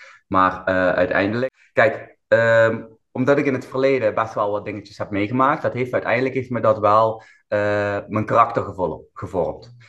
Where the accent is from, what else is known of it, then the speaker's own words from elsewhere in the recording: Limburg, Netherlands; Ik ben opgegroeid in Limburg. En hier hebben we veel te maken met criminaliteit en drugsdealers. Dat we zo dicht bij de grens zitten. Ja, dus mooi, het is België, het is Duitsland.